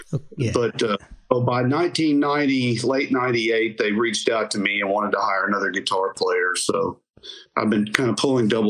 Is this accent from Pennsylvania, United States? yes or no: no; Texas, United States; pretty special for, you know, somebody growing up in Texas learning to play in the 70s.